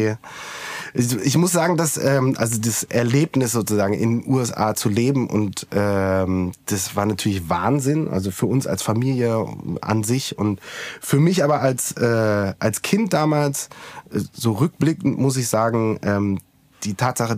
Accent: North Rhine-Westphalia, Germany; ich bin in Anreuchter aufgewachsen, auf einem Dorf. Das ist ein sehr kleines Dorf in Nordrhein-Westfalen.

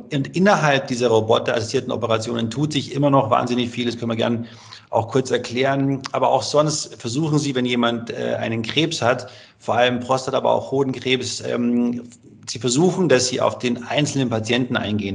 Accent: Rosenheim, Bavaria, Germany; Ich komme aus Rosenheim

